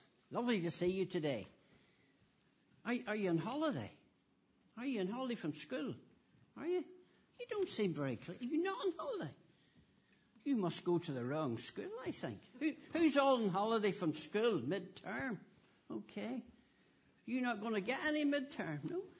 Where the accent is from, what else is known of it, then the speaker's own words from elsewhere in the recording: Kilkeel, Northern Ireland, United Kingdom; But they knew I came from the Kilkeel area, so they said, you come and teach the children about fishing.